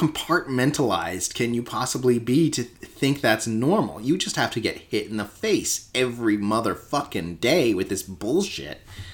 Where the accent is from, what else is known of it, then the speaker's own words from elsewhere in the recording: San Francisco, California, United States; Yeah, I'm from the San Francisco area, and there's this neighborhood in San Francisco called the Tenderloin